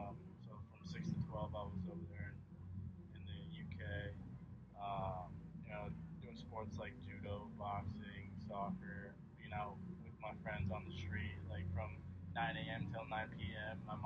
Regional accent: Scotland, United Kingdom; also born or lived in Venezuela; So growing up in Scotland, even though I had 6 years without playing, no exposure to baseball with any kids my age

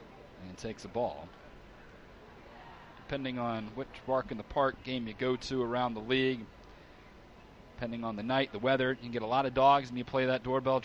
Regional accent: Georgia, United States; as a kid growing up in Georgia, you were inundated with the Tom Emanski instructional drills video.

